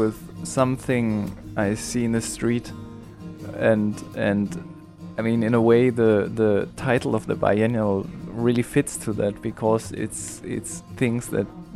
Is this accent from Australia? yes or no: no; Germany; now in Paris, France; I'm a painter from Germany. At the moment, I live in Paris.